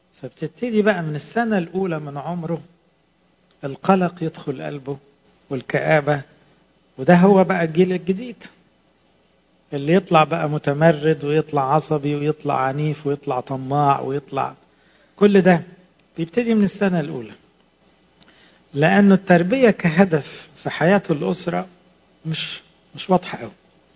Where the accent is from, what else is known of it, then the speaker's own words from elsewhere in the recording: Egypt; احنا عندنا في مصر